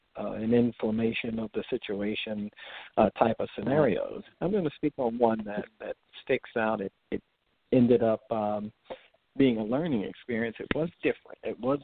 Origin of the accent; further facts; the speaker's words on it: the South, United States; You know, growing up in the South, there've been many instances where it could have been serious incident